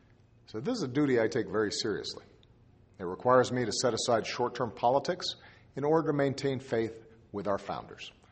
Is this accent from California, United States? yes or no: no; Chicago, Illinois, United States; Judge Garland grew up in my hometown of Chicago